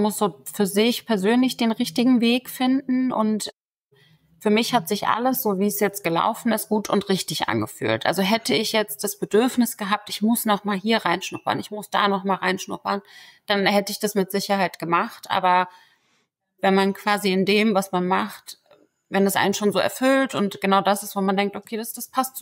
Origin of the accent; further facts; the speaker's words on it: Turkey; first language Turkish; Ne? Wir haben zu Hause immer Türkisch gesprochen.